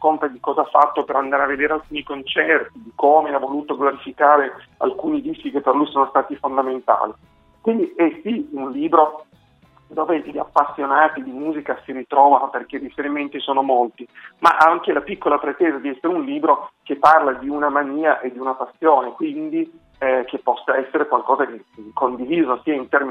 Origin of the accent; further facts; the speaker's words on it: Turin, Piedmont, Italy; Io sono di Torino